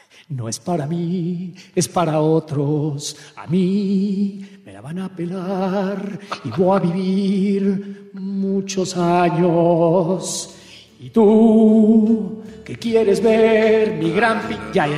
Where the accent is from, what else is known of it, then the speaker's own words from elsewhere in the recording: Mexico; somos mexicanos